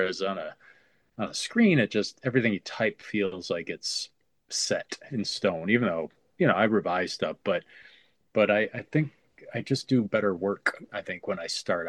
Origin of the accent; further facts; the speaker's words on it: Grand Rapids, Michigan, United States; also born or lived in Saginaw / Kalamazoo; now in Mount Pleasant, United States; I was born in Saginaw. I lived there till I was 9, then I moved to Grand Rapids, lived there till I was 18, then lived in Kalamazoo.